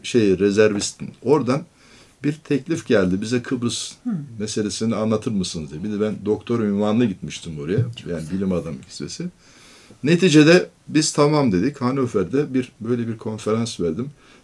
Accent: Dörtyol, Hatay, Turkey; born there; İşte ben o körfez var ya, körfezin kuzeyinde hemen kıyısındaki dört yol var. Dört yol doğumluyum.

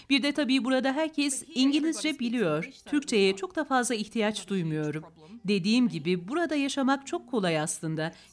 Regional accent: Australia; Turkish is a second language; now in Göreme, Turkey; Avustralya'da bir çiftlikte büyüdüm ben.

